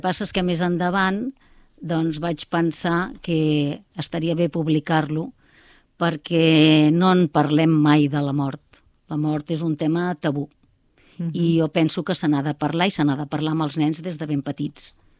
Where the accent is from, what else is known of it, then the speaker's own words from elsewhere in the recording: Molins de Rei, Catalonia, Spain; now in Pallejà, Spain; Jo he nascut a Molins de Rei i em considero de Molins de Rei, que no m'escoltin els de Pallejà perquè, perquè porto uns quants anys allà ja.